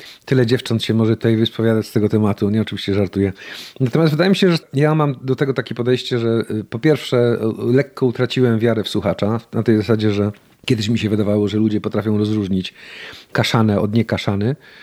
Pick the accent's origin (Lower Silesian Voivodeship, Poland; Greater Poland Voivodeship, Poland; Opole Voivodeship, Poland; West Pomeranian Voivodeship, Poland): Greater Poland Voivodeship, Poland; born there; accent: Poznań; Ponieważ urodziłem się w Wielkopolsce, jak przyjeżdżałem do Małopolski, to pierwsze 2 dni były adaptacyjne. Czyli jak ktoś rozpoznał, że mówię innym akcentem, to dostawałem bęcki tak zwane za akcent